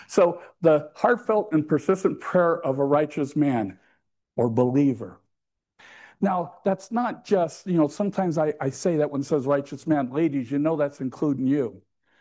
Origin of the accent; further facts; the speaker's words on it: United States; I'm American.